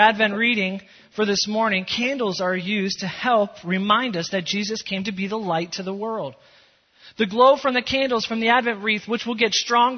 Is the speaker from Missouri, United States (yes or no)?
no; Philadelphia, Pennsylvania, United States; It doesn't seem very great to me, but who am I? I'm from Philadelphia.